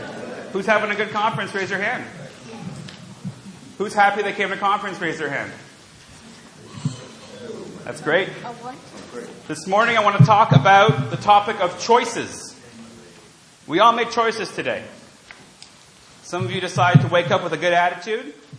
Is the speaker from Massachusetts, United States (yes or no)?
no; New Jersey, United States; I'm from New Jersey. And I know a lot of New Jersey people are here